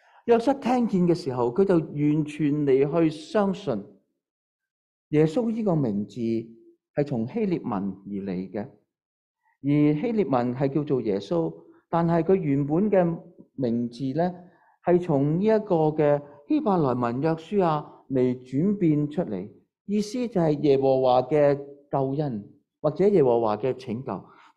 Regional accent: China; 因为我哋中国人咧分他咧就有男同女嘅吓

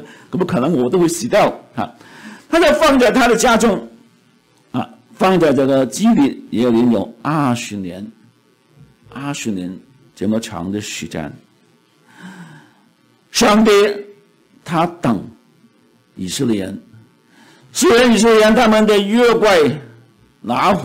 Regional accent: Canada; 我们加拿大人很喜欢讲 sorry

